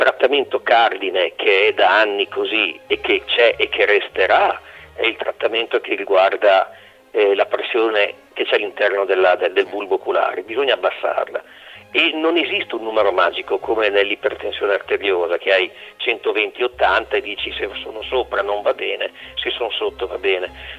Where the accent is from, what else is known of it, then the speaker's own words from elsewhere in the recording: Parma, Emilia-Romagna, Italy; Io vengo da una zona, sono di Parma, qua da noi